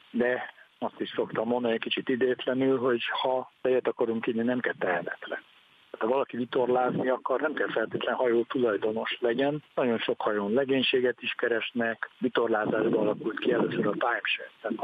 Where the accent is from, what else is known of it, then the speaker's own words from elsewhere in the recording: Fejér, Hungary; Én magam a Velencei tavon nőttem fel